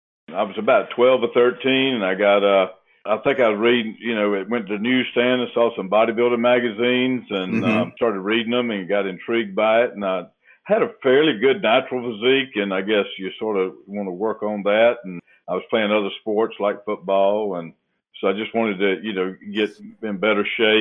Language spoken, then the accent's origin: English; Rock Hill, South Carolina, United States; now in Columbia, United States; Oh, Rock Hill, South Carolina.